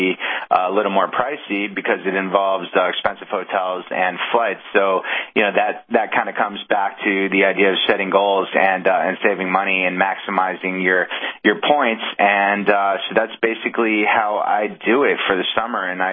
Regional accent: Connecticut, United States; So, I grew up going to the beach every summer. I'm from Connecticut, and I grew up going down the Jersey Shore.

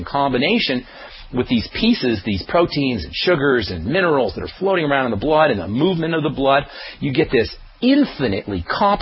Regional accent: New York, United States; I remember when I was growing up in New York, we used to have old cars that would wash up.

